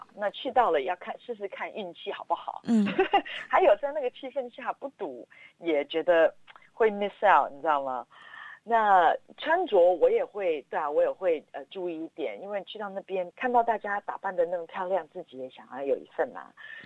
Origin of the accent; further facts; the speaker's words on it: Australia; also born or lived in Hong Kong; 我小的时候真的在这边长大完全不太了解